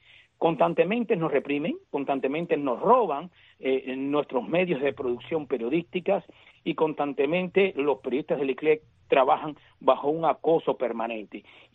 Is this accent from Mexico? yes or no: no; Cuba; Al pueblo cubano, hay que decirle así, a mi pueblo que tanto amo